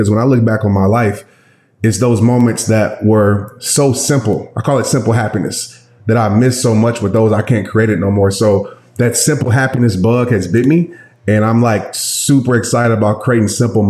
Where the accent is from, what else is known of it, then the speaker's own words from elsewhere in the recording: Louisiana, United States; my childhood was pretty good. I grew up in Louisiana, the youngest of two older brothers.